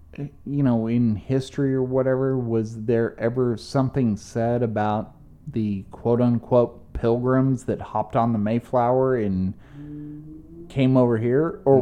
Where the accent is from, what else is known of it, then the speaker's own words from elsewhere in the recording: England, United Kingdom; You know, so as an English person, looking at the fact that, you know, Thanksgiving is this celebration